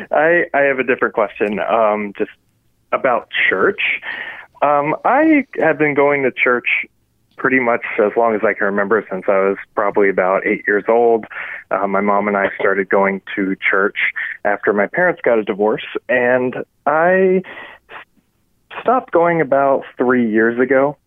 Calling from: Virginia, United States; from Virginia.

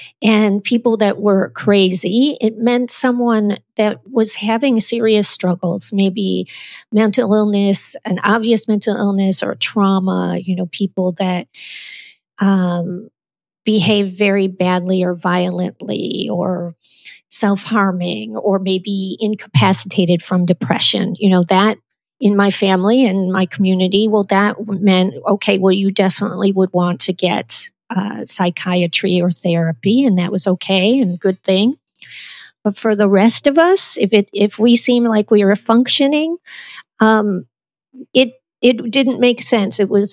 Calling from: New York City, New York, United States; I'm here in New York City in Jackson Heights, Queens.

